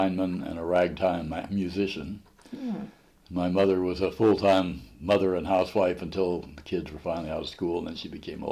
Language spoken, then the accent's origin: English; Missouri, United States; moved away as an adult; also born or lived in Colorado / Minnesota; Born in Windsor, Missouri. I grew up mostly in Missouri, and we spent lots of time in Colorado when I was a little kid. As soon as I was out of high school, I moved to Colorado